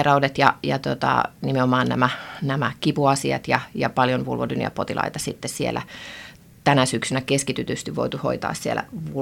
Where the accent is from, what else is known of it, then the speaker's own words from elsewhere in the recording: Helsinki, Uusimaa, Finland; also born or lived in Germany; tosiaan ja oon helsinkiläinen ja opiskellut aikanaan Saksassa pitkään ja lääkäriksi ja muutenkin asunut sitten muualla maailmalla ja sitten muuttanut Suomeen